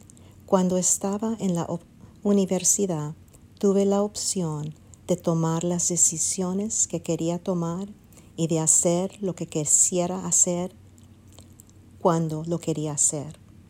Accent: DR Congo; soy originario de la República Democrática del Congo Zaire, África Central. Es que crecí en un hogar africano

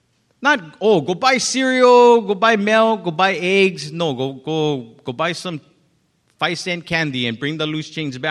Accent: Kailua, Hawaii, United States; We used to go to, we grew up in Kailua. We used to go to this little store around the corner.

